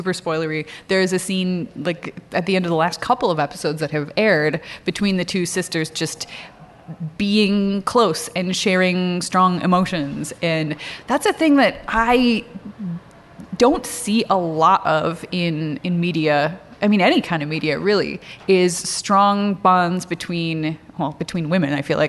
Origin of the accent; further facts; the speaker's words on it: Wisconsin, United States; I come from Wisconsin, so I also have a very deep and powerful relationship with snow.